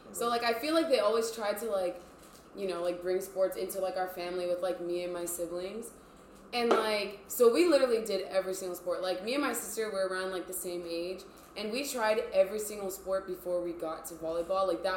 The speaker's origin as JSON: {"language": "English", "region": "Hawaii", "country": "United States", "tie": "born or raised there", "said": "I was born and raised here on on Oahu"}